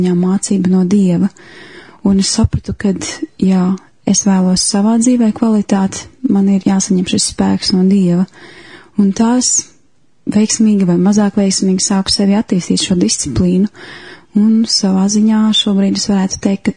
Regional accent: Jēkabpils, Jēkabpils Municipality, Latvia; born there; Esmu dzimusi Jēkabpilī, bet pēdējos gadus diezgan aktīvi darbojos Rīgā, Rīgas draudzē.

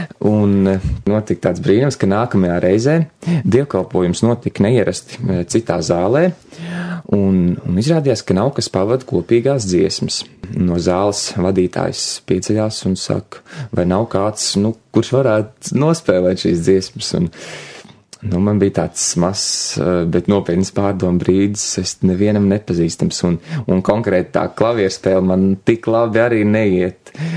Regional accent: Jēkabpils Municipality, Latvia; Es nāku no Jēkabpils rajona. Rites pagasts, tā ir pati Lietuvas pierobeža, burtiski no lauku mājām, tas ir 1,5 km līdz robežai, un tad Lietuvas pierobeža tā ir.

